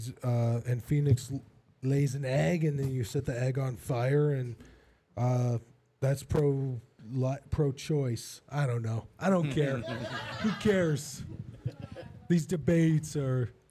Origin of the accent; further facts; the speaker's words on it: Michigan, United States; I'm from the Upper Peninsula. Some people think that we're Inuits or Alaskans.